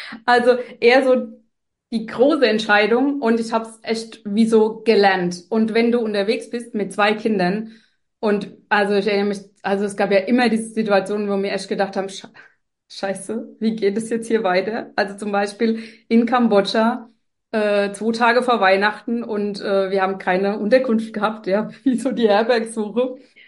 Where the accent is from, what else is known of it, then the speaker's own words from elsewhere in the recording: Bavaria, Germany; also wir kommen aus Bayern